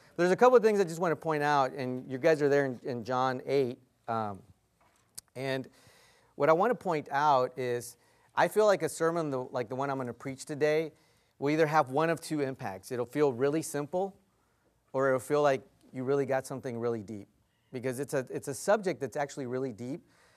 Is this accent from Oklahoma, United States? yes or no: no; Texas, United States; You know, I come from Texas, but, I definitely did not think it was going to be this hot.